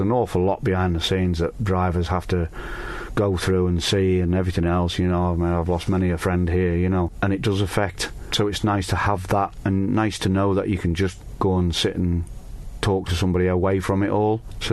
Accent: Yorkshire and the Humber, United Kingdom; I'm just a Yorkshireman, and that's how it is.

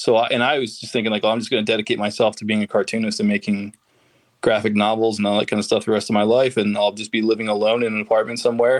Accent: Merchantville, New Jersey, United States; Merchantville, which was right next to Camden. So it's like, I always think of Jersey as like being like split. Like, there's like New York, New Jersey, and Philadelphia, New Jersey. And I was Philadelphia, New Jersey.

